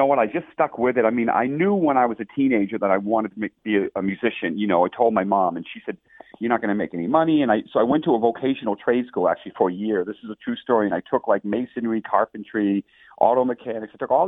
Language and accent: English; Boston, Massachusetts, United States; I mean, I grew up near Boston, so, you know, I know the cold like you guys do.